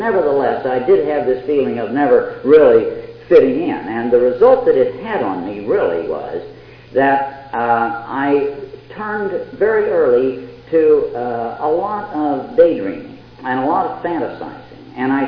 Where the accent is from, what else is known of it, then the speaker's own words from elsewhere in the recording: Kansas, United States; I was raised in the Middle West in Kansas, and I was an only child of loving parents